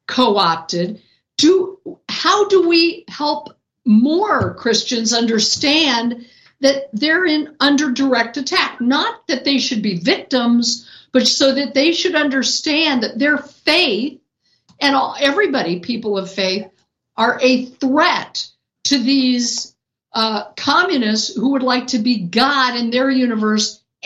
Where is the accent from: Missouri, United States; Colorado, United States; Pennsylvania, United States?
Colorado, United States; and I'm from Colorado